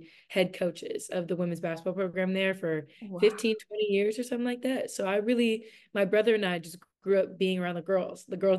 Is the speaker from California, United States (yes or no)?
yes; Santa Cruz, California, United States; But no, I'm from Santa Cruz, California. So I say I'm from the Bay, which I'm from the Monterey Bay, but I feel like that counts.